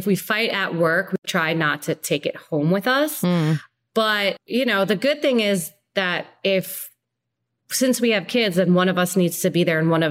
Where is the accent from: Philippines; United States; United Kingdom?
Philippines; people don't know that I'm Filipino if you look at me